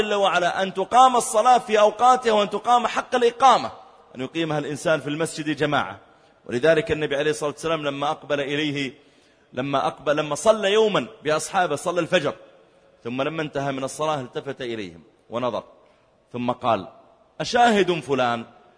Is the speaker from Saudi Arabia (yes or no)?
yes; Riyadh, Riyadh Province, Saudi Arabia; وأذكر في مسجد كبير عندنا في الرياض